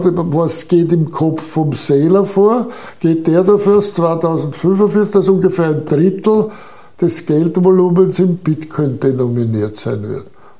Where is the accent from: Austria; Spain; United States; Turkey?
United States; Ich bin auch ein Amerikaner.